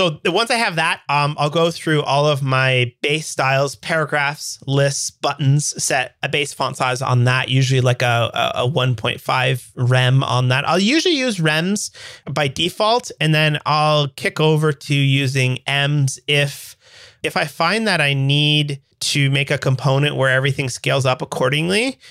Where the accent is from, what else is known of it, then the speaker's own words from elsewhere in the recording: Canada; as a Canadian, I'm used to sane measurement systems